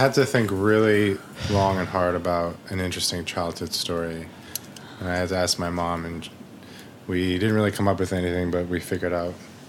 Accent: Chappaqua, New York, United States; No, we grew up just outside the city. So we grew up in the suburbs. And we grew up in like a really nice town. It was kind of a bubble.

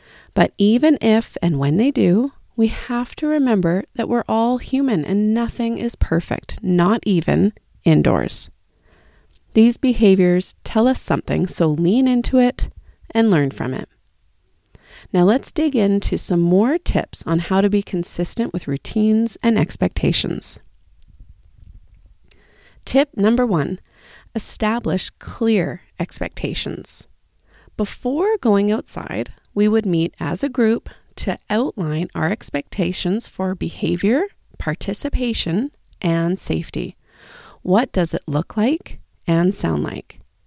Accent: Richmond, British Columbia, Canada; I grew up in Richmond, British Columbia, Canada, with my parents, older brother, and younger sister.

